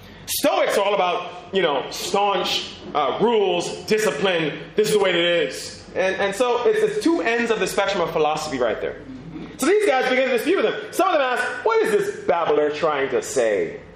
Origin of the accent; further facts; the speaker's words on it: New York City, New York, United States; born there; I was born in New York, just to help you understand. I was born in New York.